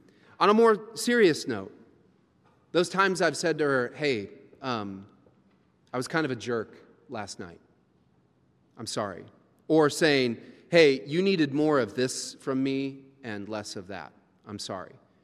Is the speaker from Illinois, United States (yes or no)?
no; Louisville, Kentucky, United States; I grew up in Louisville, and my parents had this basement that I spent most of my time in.